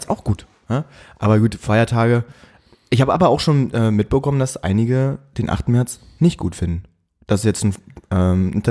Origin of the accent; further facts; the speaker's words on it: Berlin, Germany; Wo wir uns als Berliner einfach mal freuen, dass wir Berliner sind.